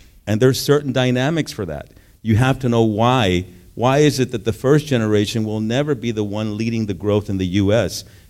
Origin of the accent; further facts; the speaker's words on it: United States; born there; I'm thankful that I was born here in the States and I didn't lose my Spanish. And I can, my first language is English, but I do pretty well in Spanish.